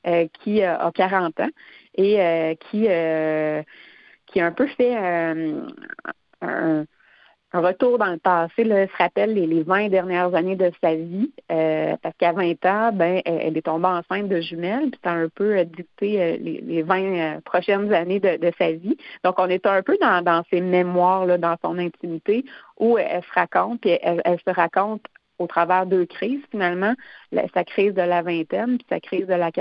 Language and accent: French; Coin-du-Banc, Quebec, Canada; on va vivre littéralement là à Coin du banc, dans mon village natal, pendant une semaine.